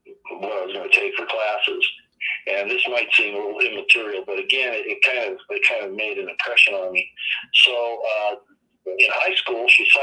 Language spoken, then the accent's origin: English; Maryland, United States; I grew up in the Maryland suburbs of D.C., very familiar with D.C., spent a lot of time down in the city